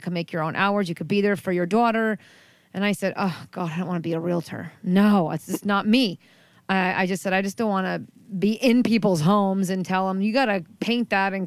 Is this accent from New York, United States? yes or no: yes; New York, United States; I'm originally from New York. I know the accent wouldn't even you wouldn't even have questioned it, right?